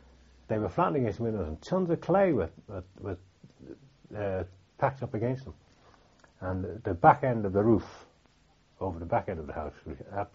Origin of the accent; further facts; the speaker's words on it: Liverpool, North West England, United Kingdom; born there; I was born in Liverpool. In a street called Doncaster Street. That's been demolished.